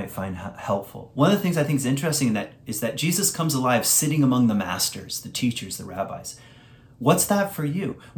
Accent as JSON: {"language": "English", "region": "Virginia", "country": "United States", "tie": "born or raised there", "said": "I remember when I was a kid, I grew up in Virginia, actually, in the woods."}